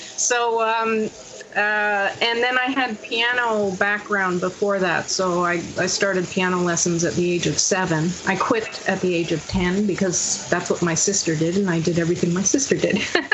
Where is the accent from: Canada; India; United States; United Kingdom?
Canada; Montreal, Quebec; I grew up in Montreal, Quebec